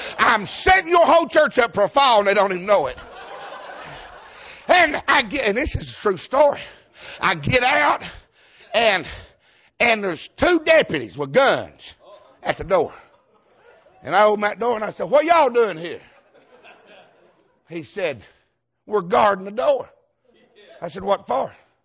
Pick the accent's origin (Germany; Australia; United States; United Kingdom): United States; Georgia; I deal with deacons too. And I'm from Georgia. We don't care. We ain't never had no sense and don't plan on getting none.